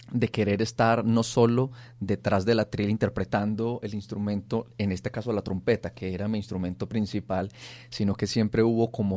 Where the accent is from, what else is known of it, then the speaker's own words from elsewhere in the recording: Palestina, Caldas, Colombia; en el municipio de Palestina, concretamente, de donde soy oriundo.